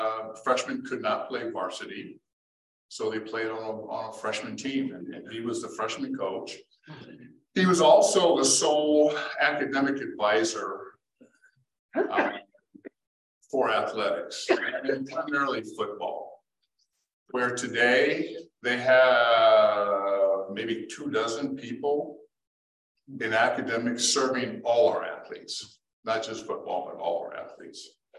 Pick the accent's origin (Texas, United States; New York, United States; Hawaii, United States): Hawaii, United States; now in Colorado, United States; I grew up in Hawaii. And when I took my recruiting trip here, I fell in love with Colorado